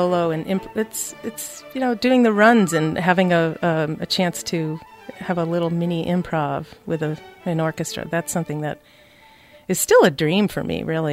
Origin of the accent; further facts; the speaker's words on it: Massachusetts, United States; born there; also born or lived in New Hampshire; Actually, I was born in Massachusetts and then spent my summers in New Hampshire, up in the Lakes region at a girls' camp